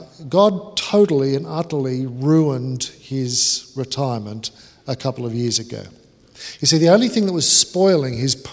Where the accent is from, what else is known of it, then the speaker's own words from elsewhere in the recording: Australia; when you go to England as an Australian, they all think that you were raised in a gutter somewhere.